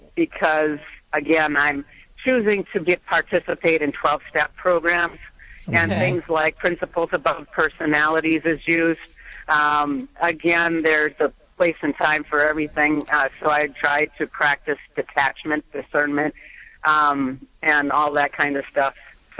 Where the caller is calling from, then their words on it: Wisconsin, United States; from Wisconsin